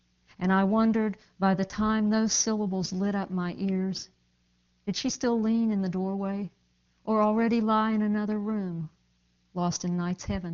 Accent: West Virginia, United States; And where I grew up in West Virginia, in the mountains, in the summer with no air conditioning, it was hot in these little cinder block houses.

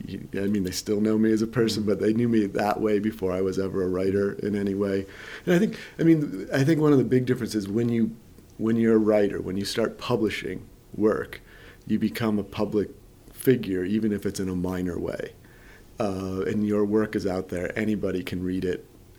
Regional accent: Michigan, United States; I mean, growing up in Michigan, you know, Michigan was unavoidably formative for me. There are a lot of things I learned growing up in Michigan that are still with me.

